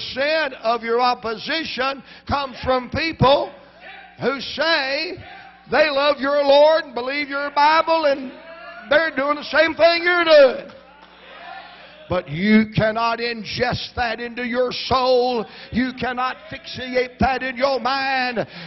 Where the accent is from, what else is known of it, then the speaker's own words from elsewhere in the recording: Virginia, United States; now in Atlanta, United States; I'm from the Blue Ridge Mountains of Virginia. My little wife was from the Blue Ridge Mountains of North Carolina.